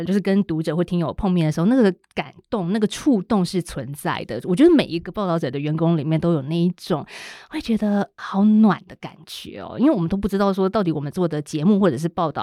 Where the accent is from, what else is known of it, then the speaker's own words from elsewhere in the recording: central Taiwan, Taiwan; 然后呢，我也是中部人